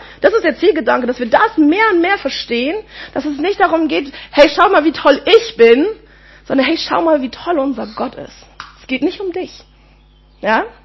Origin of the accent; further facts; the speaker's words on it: Berlin, Germany; accent: Berlin; die Berliner Schnauze in mir liebt den Spruch nach wie vor.